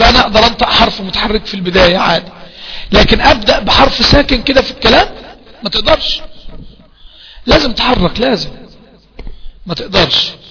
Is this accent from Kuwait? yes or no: no; Egypt; احنا عندنا في مصر بيقول اتقلقل من مكان، اتقلقل من مكان